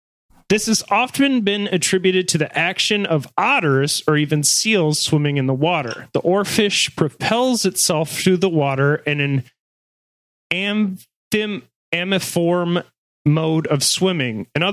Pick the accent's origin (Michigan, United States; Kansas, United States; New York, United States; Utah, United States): Michigan, United States; Like growing up in Michigan and going to like freshwater lakes pretty much my whole life